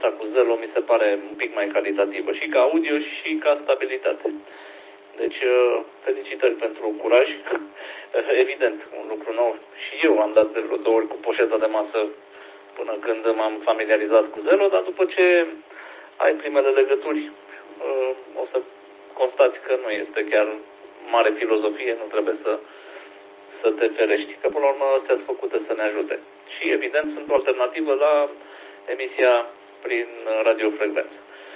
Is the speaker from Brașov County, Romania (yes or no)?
yes; Brașov, Brașov County, Romania; now in Deva, Romania; Eu sunt din Brașov, dar acum sunt temporar în districtul 2, mai exact în municipiul Deva